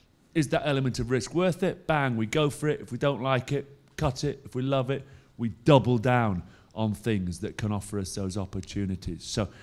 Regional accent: England, United Kingdom; Couldn't work out as English people who wanted to be on cameras.

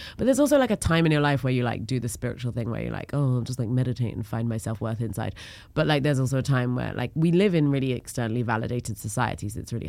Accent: United Kingdom; I'm not funny, I'm just British.

